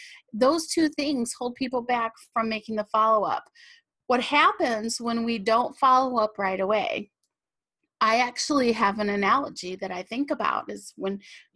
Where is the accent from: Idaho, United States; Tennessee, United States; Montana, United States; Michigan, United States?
Michigan, United States; when I grew up in Michigan, I was in a pageant when I was in high school